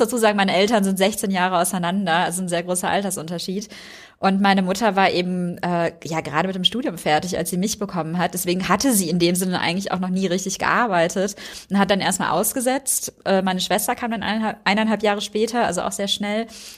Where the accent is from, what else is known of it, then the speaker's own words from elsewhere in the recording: West Germany, Germany; Also ich komme ja aus Westdeutschland.